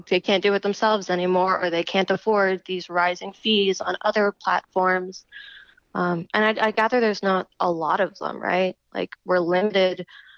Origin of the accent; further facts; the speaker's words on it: Canada; as a Canadian seeing these bills roll out